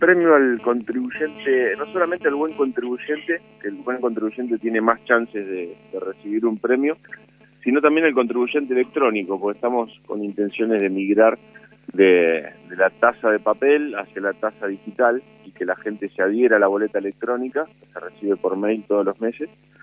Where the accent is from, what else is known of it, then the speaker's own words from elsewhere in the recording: Olavarría, Buenos Aires Province, Argentina; ser intendente de la ciudad donde naciste, donde te desarrollaste, donde volviste a formar tu familia, es el mejor trabajo del mundo